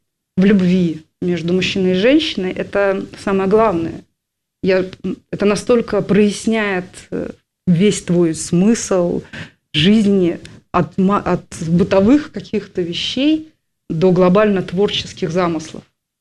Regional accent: Saint Petersburg, Russia; я петербурженка, я люблю очень этот город и с удовольствием сюда приезжаю

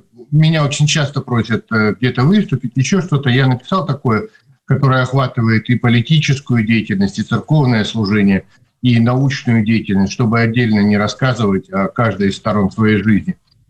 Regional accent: Irkutsk, Irkutsk Oblast, Russia; now in Moscow Oblast, Russia; Я сибиряк, родился, вырос в Иркутске. До 2004 года жил в Сибири, на северах. Очень много ездил по стране, работал в условиях Крайнего Севера. Ну и вот с 2004 года живу в Подмосковье.

